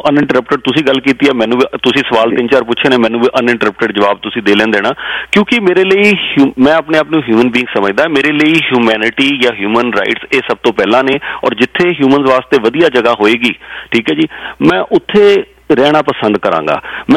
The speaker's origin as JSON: {"language": "Punjabi", "region": "Punjab", "country": "India", "said": "ਮੈਂ ਵੀ ਸਰ ਉੱਥੇ ਪੰਜਾਬ ਤੋਂ ਆਇਆ, ਮੈਂ ਵੀ ਸਿੱਖ ਪਰਿਵਾਰ ਤੋਂ ਹਾਂ, ਮੇਰੇ ਪੇਰੈਂਟਸ ਨੇ ਵੀ ਅੰਮ੍ਰਿਤ ਛਕਿਆ"}